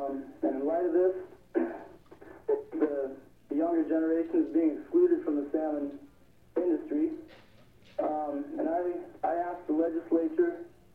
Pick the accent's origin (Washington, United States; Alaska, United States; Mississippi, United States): Alaska, United States; I'm 23 years old. I was born and raised in Alaska.